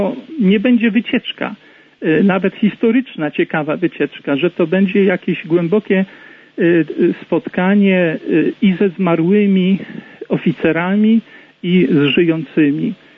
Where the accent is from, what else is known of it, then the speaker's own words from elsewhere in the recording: Gryfino, West Pomeranian Voivodeship, Poland; a urodziłem się i wychowałem w Gryfinie koło Szczecina.